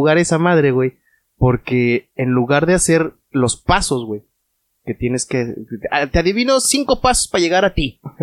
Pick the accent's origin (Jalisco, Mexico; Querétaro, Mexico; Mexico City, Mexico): Querétaro, Mexico; Somos de Querétaro, no de Monterrey, güey.